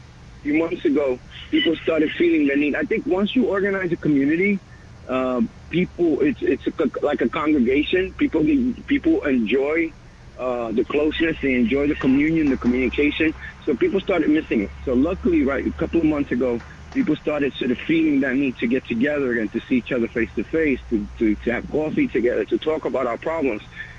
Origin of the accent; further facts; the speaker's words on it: New York City, New York, United States; In New York, you know, I was from New York, you know, living in the Bronx, living in the Lower East Side, living in the Barrio.